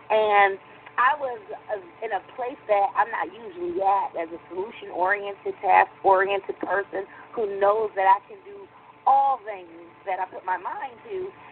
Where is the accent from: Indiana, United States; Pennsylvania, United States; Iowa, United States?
Pennsylvania, United States; Philadelphia; now in Stonecrest, United States; I was just going to say that I am from Philadelphia, and I am living in Stonecrest, Georgia